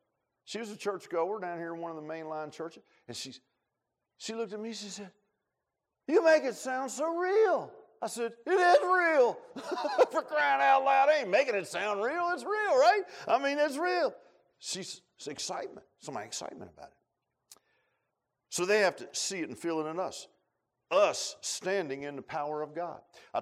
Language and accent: English; Virginia Beach, Virginia, United States; remember one time when I was a kid, and I grew up in Virginia Beach, and in the neighborhood, there was a farms fields over